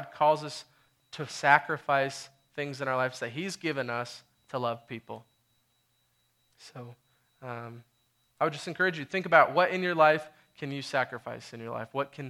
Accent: United States; I'm an American, and I'm so cool, and we came out here, and I play music

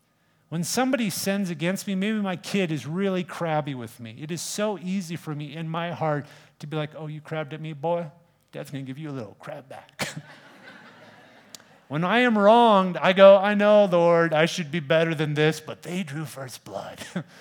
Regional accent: Colorado, United States; I grew up in Colorado and I climbed a bunch of 14ers

